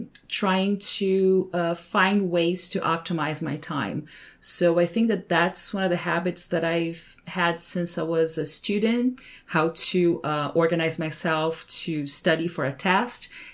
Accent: Brazil; born there; English is a second language; Yes, so I was born in Brazil, 1980

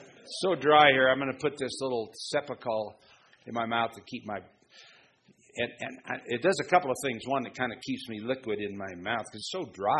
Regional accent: Boulder, Colorado, United States; Boulder. I'm from Boulder. Yeah. I'm sort of just outside of Boulder. Nobody can live in Boulder. But I'm from Boulder

